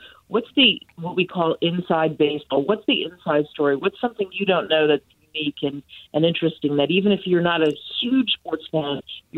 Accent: Cherry Hill, New Jersey, United States; also born or lived in New York; now in Dallas, United States; I grew up in South Jersey in Cherry Hill, but 5 years when I was a baby to about six, I went to kindergarten in New York. We lived in Queens.

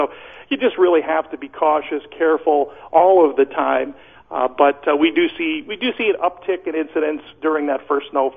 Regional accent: New York, United States; I'm born and raised in Western New York. I take advantage of it.

